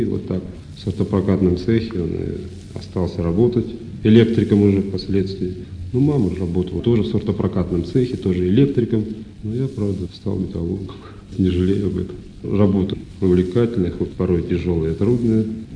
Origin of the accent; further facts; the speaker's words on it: Magnitogorsk, Chelyabinsk Oblast, Russia; Я коренной магнитогорец. Родители мои вот приехали сюда в самом начале строительства магнитки в 1931 году.